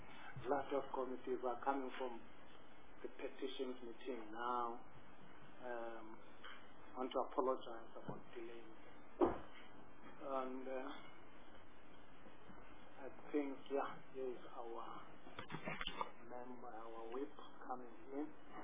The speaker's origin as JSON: {"language": "English", "region": "Eastern Cape", "country": "South Africa", "tie": "born there", "said": "I'm the chairperson of this committee, a permanent delegate from the Western Cape, but originally I was born in the Eastern Cape."}